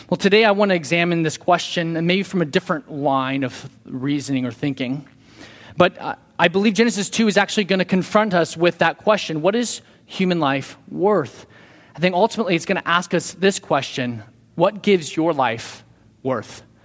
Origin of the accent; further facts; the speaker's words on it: California, United States; I realized that's what the Californians, I grew up in California, we always called it the EV Free.